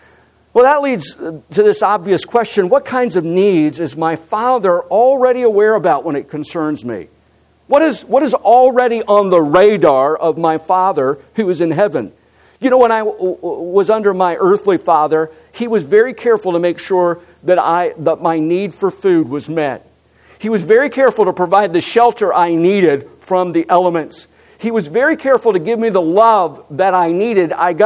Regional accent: Pennsylvania, United States; I grew up in Pennsylvania, very thankful for my mom and dad.

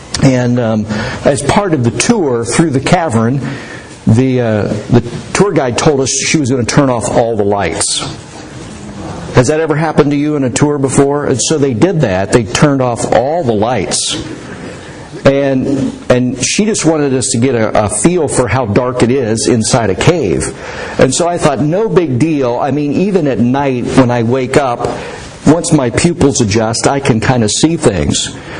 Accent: Huntingdon, Pennsylvania, United States; When I was a young person, this has been a number of years ago, in my hometown of Huntingdon, Pennsylvania

